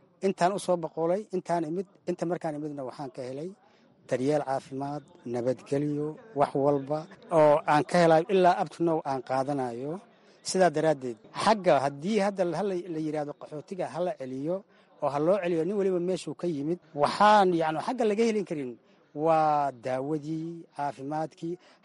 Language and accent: Somali; Mogadishu, Banadir, Somalia; Muqdisho waad arkaysaa, meeshii aan ku barbaaray, oon ku dhashay, oon ka soo tegay, oon ku soo dhaawacmay